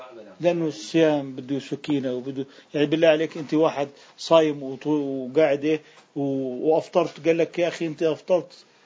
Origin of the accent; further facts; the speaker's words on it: Algeria; واللي حطينا إحنا التوقيتات إحنا اللي من الجزائر